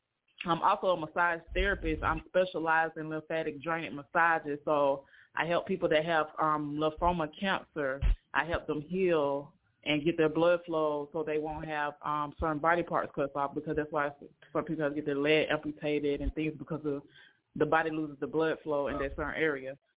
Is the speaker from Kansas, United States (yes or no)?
no; Alabama, United States; I'm from Alabama.